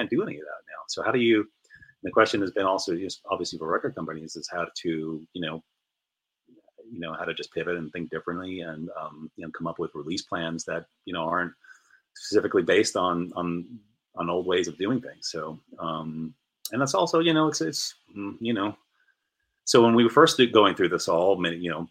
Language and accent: English; New York, United States; I mean, I grew up surfing on Long Island.